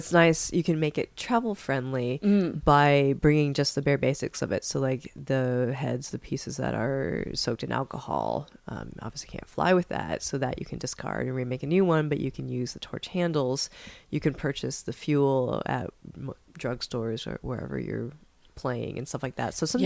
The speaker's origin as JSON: {"language": "English", "town": "Seattle", "region": "Washington", "country": "United States", "tie": "born or raised there", "said": "Yeah, I grew up in Seattle, Washington, so that is my BDSM scene."}